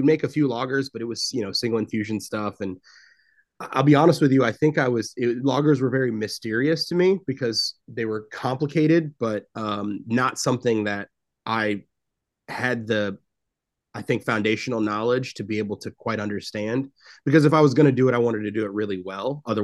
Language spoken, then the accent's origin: English; Memphis, Tennessee, United States; And then I came across American pils when I went back home. I'm from Memphis. I went home to visit my family for the first time since we opened the brewery like 3 years in.